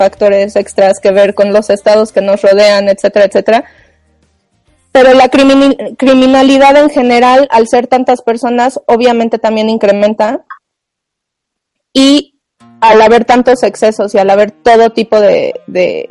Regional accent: Mexico City, Mexico; los que somos de la Ciudad de México nos quedamos a pasar aquí Navidades

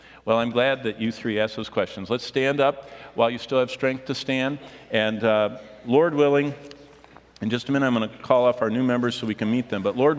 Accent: Tulsa, Oklahoma, United States; I'm from Tulsa.

